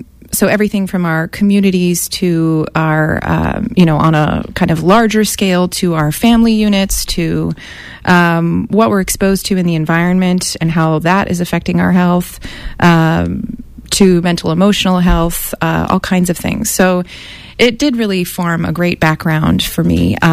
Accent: San Francisco, California, United States; also born or lived in Monterey Peninsula, United States / Seattle, United States / Montreal, Canada; So originally I am a California native. I'm from San Francisco, Bay Area. That's where I grew up and then spent some years in the Monterey Peninsula.

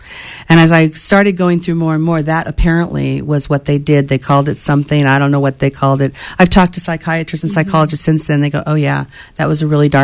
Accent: Alaska, United States; born there; I'm a Territorian, because I was born in Alaska before it was admitted into the Union

